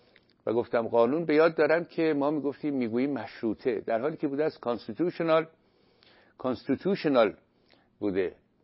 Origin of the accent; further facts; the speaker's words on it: Iran; moved away as an adult; من به یاد دارم سال 74 که بنده از ایران بیرون آمدم، 5 سال پیش از انقلاب،